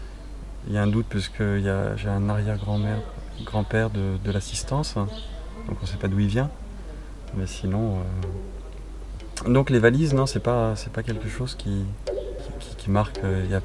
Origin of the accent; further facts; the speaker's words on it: France; Moi, je suis français. Mes parents sont français, mes grands-parents.